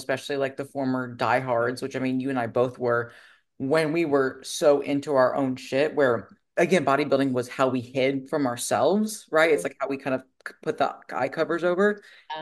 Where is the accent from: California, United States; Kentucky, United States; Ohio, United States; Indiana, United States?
Ohio, United States; I'm from Ohio. Pop is $2.50 at like most restaurants.